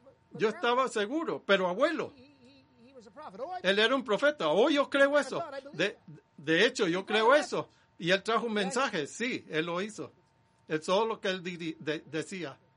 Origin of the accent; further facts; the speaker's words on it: California, United States; moved away; Yo soy de California del Norte originalmente.